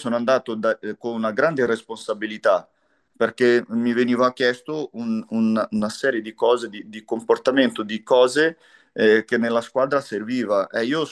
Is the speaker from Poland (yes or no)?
no; Brazil; Italian is a second language; io sono un brasiliano che parlo di un argentino